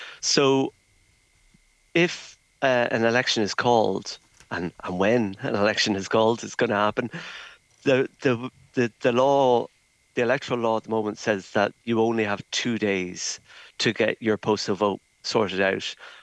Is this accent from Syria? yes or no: no; Connemara, Connacht, Ireland; I'm from Connemara, so I use the Connemara Irish.